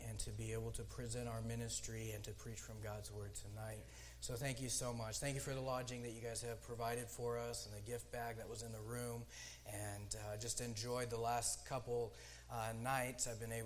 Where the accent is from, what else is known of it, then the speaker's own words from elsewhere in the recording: Papua New Guinea; we moved to Papua New Guinea as missionaries. And I was 5 years old. Loved growing up in New Guinea, enjoyed playing with the locals. I picked up the language.